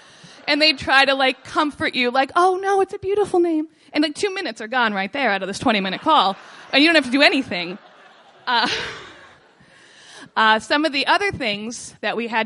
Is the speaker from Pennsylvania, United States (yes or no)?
yes; Scranton, Pennsylvania, United States; moved away; I was living in Los Angeles because I am from Scranton, Pennsylvania, and I see you escape too. What else do you do if you're from Scranton but leave?